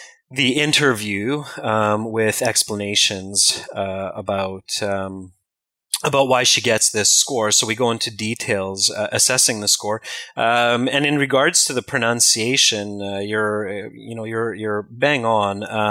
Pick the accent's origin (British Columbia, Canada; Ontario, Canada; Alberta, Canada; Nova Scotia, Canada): British Columbia, Canada; accent: West Coast North American; I'm in British Columbia, which is in Canada, but much, much closer than other parts of the States or Canada.